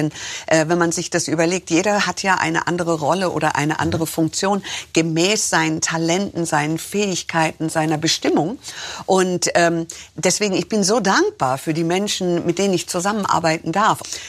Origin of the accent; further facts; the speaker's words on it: United States; now in Germany; Ich bin eigentlich Amerikanerin. Ja. Meine Eltern, die kamen nach Deutschland mit $200 oder waren es $100, ich weiß nicht mehr genau, und einer schwangeren Perserkatze.